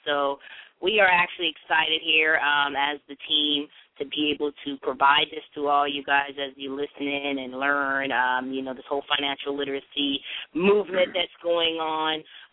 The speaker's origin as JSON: {"language": "English", "town": "San Diego", "region": "California", "country": "United States", "said": "So as you all know, I am from San Diego, so it'll be kind of like pleasure and business. So I'm actually excited to also be home"}